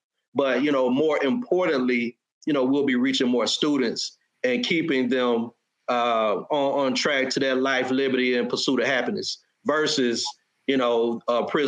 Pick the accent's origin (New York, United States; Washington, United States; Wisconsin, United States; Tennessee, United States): Tennessee, United States; Memphis; I grew up in Fraser, which is in North Memphis. We experienced white flight.